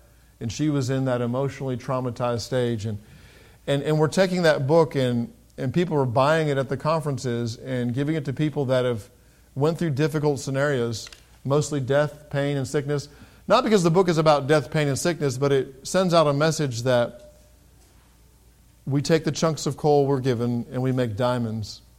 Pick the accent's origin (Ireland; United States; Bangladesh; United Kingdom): United Kingdom; England; I grew up in England, so I can say that.